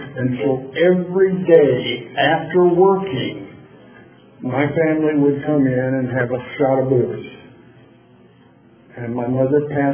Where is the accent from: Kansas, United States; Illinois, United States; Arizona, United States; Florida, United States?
Kansas, United States; born there; I was born in Kansas. I'm a Kansas Jayhawk. I was born that way, and I went to University of Kansas.